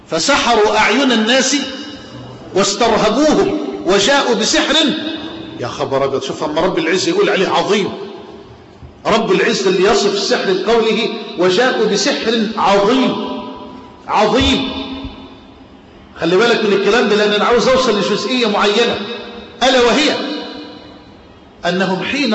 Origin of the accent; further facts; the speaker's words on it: Egypt; يعني بلهجتنا في مصر أعلى مفخلك اركبه